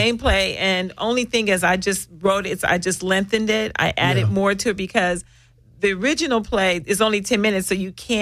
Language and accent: English; Los Angeles, California, United States; I grew up in South Central and Watts.